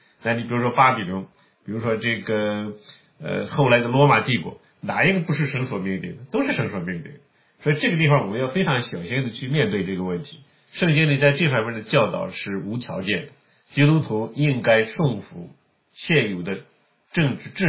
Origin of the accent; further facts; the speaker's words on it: China; 但我们中国人的电视里面经常有这样的一些辩论